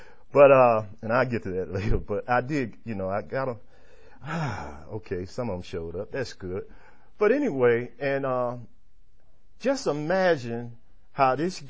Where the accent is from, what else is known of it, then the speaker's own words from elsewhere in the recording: Georgia, United States; now in Kennesaw, United States; Me living in Kennesaw is out of my comfort zone. I'm from the Bluff. I'm from the inner city.